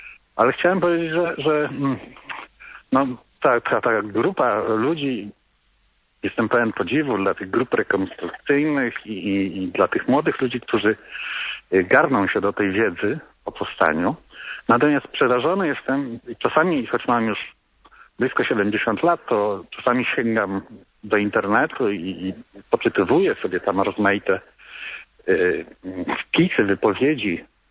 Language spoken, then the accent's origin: Polish; Warsaw, Masovian Voivodeship, Poland; nie urodziłem się w Warszawie, wychowałem się na Woli.